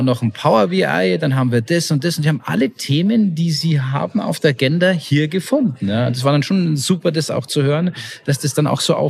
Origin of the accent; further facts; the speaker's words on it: Bavaria, Germany; Das wir als, oder ich als Bayer verstehe ihn ganz gut.